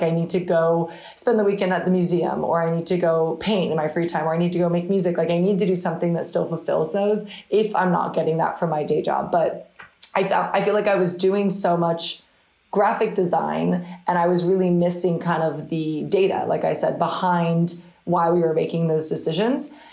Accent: San Diego, California, United States; I'm from San Diego originally, moved to Los Angeles, which is kind of where the work and, you know, a lot of the jobs were.

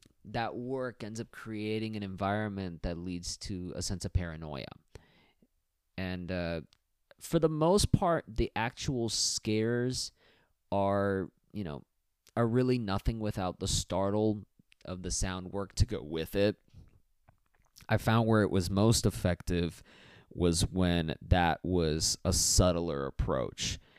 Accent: United States; I guess because as an American, I don't see these type of cathedrals often.

